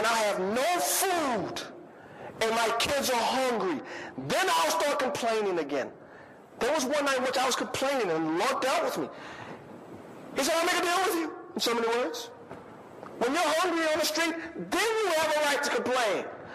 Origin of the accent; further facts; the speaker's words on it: the South, United States; I grew up in the South, and I can remember back in the 70s